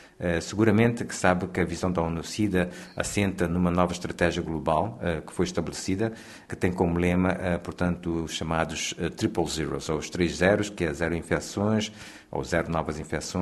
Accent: Bissau, Guinea-Bissau; Eu sou natural de Bissau, República da Guiné-Bissau, um dos países africanos de expressão portuguesa.

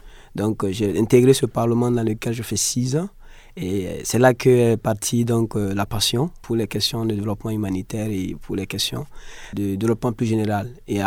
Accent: Burkina Faso; C'est parce que nous connaissons chez nous au Burkina Faso où c'est beaucoup plus sec.

